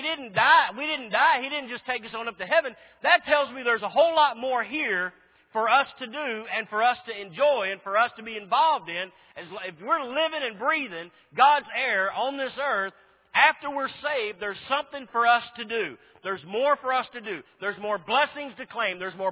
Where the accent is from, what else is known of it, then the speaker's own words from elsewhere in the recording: Washington, United States; I said, well, I'm from Washington State. I'm broke down in California. I'm on my way to Texas.